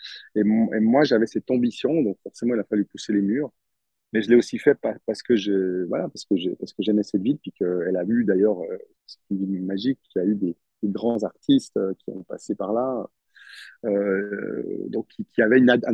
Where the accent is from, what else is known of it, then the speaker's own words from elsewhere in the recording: Montreux, Vaud, Switzerland; j'ai grandi en Suisse, dans une petite ville de Montreux, une petite ville de 20 000 habitants. Donc, c'était une ville, en plus, un grand village, on va dire, où je connais un peu tout le monde.